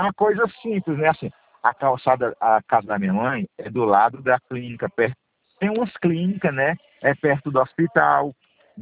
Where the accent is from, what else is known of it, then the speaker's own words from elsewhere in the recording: Acaraú, Ceará, Brazil; Eu sou aqui do Acaraú, né?